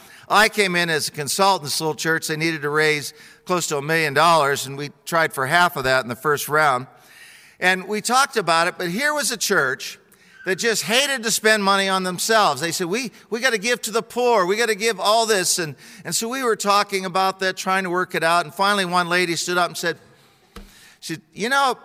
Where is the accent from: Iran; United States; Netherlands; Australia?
United States; Ohio; I'm no cowboy. I grew up in Ohio, got this kind of cherub round face